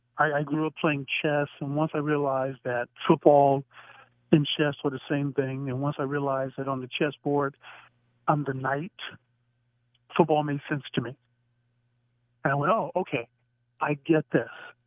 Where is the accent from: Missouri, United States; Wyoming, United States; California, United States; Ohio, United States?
Missouri, United States; St. Louis; Coach Coryell, of course, I grew up in the East St. Louis, St. Louis, Missouri area.